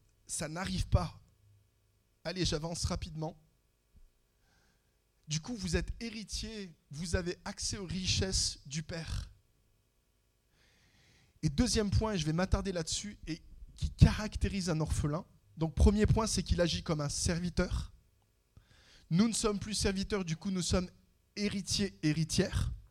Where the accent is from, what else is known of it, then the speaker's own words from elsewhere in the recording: France; also born or lived in Canada; Je dis « Ah bah dis donc, c'est pas comme ça chez nous en France. Hein. »